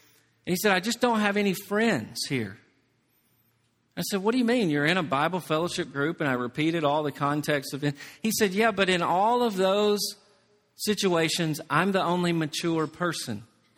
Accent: Tennessee, United States; I'm from Tennessee, if you didn't know that.

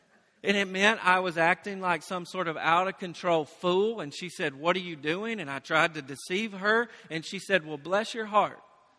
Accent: the South, United States; I grew up in the South, which many of you did.

